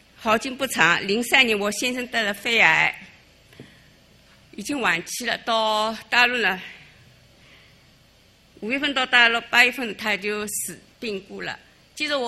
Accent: China; born there; 我出生在大陆，我是一个没有任何宗教信仰背景的一个家庭出生的，

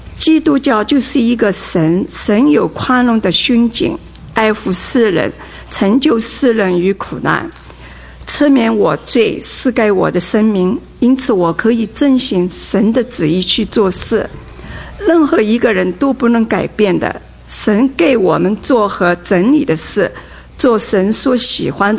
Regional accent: Shanghai, China; moved away; 在1979年的时候，我从上海来到这里。

